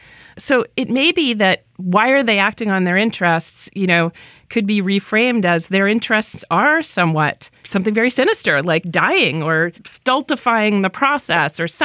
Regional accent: New Hampshire, United States; well, a New Hampshireite, my home state, defending slavery.

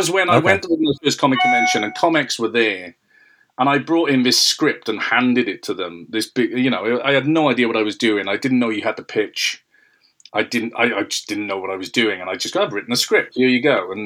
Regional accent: Wales, United Kingdom; I grew up in the South Wales Valleys, which is a very industrialized part of the UK, which is several hours away from sort of, you know, any major city.

